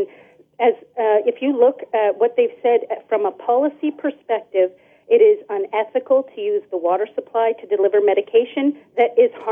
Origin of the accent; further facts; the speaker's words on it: Windsor, Ontario, Canada; I'm from Windsor, where we just ended fluoridation early this year